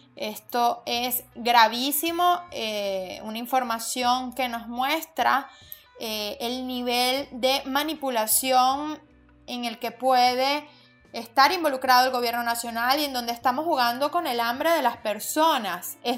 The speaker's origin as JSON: {"language": "Spanish", "country": "Venezuela", "said": "Yo no sé, honestamente, como venezolana, cuál es el objetivo de seguir aceptando este proceso"}